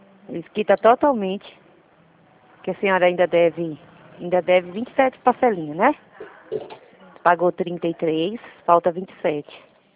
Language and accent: Portuguese; São Paulo, Brazil; Sou de São Paulo também.